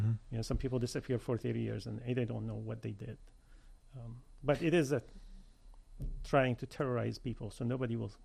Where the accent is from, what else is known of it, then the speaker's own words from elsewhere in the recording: Damascus, Damascus Governorate, Syria; English is a second language; while I was growing up in Damascus